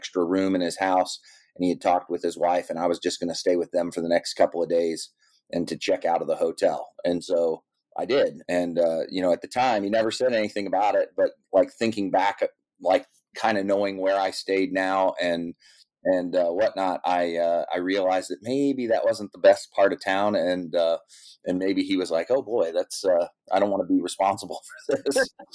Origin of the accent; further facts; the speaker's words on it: Mason, Ohio, United States; I grew up in Cincinnati, Ohio, just about a small town, just about 25 miles north of downtown Cincinnati, a little town called Mason.